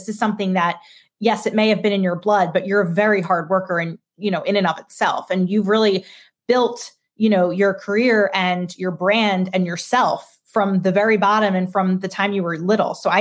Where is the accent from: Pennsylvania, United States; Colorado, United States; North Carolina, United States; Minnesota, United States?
Pennsylvania, United States; Broomall; Now, I'm a Springfield girl myself. I grew up in Broomall, but then I moved to Springfield, and that's where I live now.